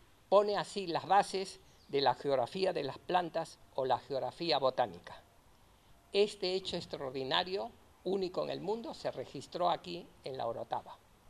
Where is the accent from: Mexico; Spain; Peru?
Peru; born there; con un diseño en homenaje a mi país natal, Perú.